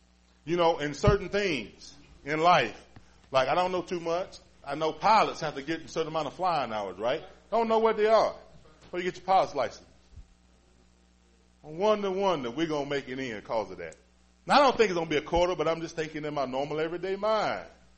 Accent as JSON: {"language": "English", "town": "Willard", "country": "United States", "said": "I'm from Willard. You got to help me."}